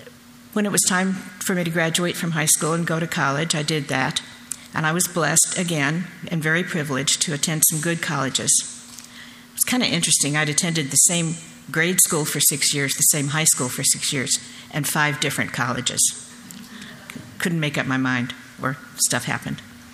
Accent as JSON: {"language": "English", "town": "Oklahoma City", "region": "Oklahoma", "country": "United States", "tie": "born or raised there", "also_born_or_lived": "Buffalo, New York", "said": "I was born in Buffalo, New York in 1944 on D-Day, and I grew up in Oklahoma City, Oklahoma."}